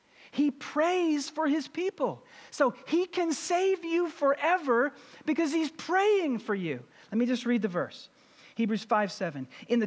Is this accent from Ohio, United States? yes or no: no; Louisville, Kentucky, United States; I went back to my hometown in Louisville, Kentucky